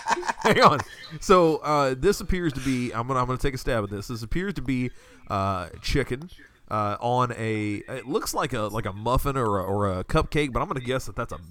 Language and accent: English; Perryville, United States; We are from Perryville, so you know we.